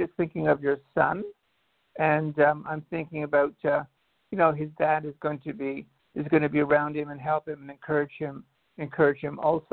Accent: Canada; You know, I'm a Canadian

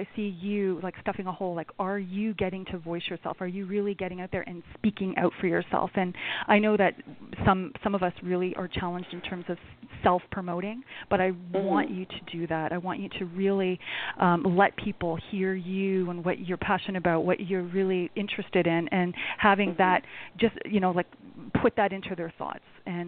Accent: Canada; I am challenged geographically, and I am Canadian

